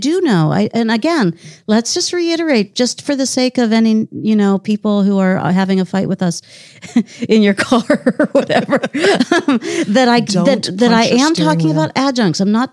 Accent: Pittsburgh, Pennsylvania, United States; and this is actually my story, growing up in Pittsburgh and Carnegie Library and Carnegie Mellon and Pitt

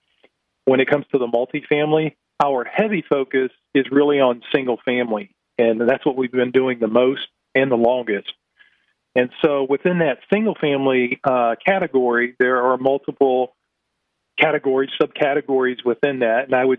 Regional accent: Houston, Texas, United States; So he and I grew up together in Houston.

